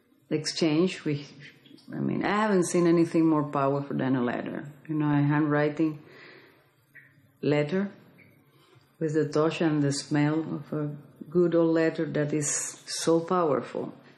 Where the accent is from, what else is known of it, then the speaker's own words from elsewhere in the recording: Cuba; moved away; mientras estaba en Cuba trataba de negarlo. Y desde que salí de Cuba, pues, lo asumí.